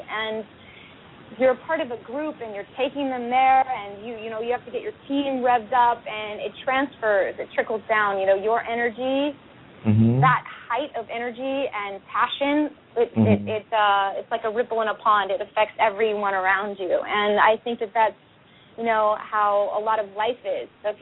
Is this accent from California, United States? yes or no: yes; California, United States; And then I grew up in San Ynez Valley, which is picturesque and serene and a great place for kids to grow up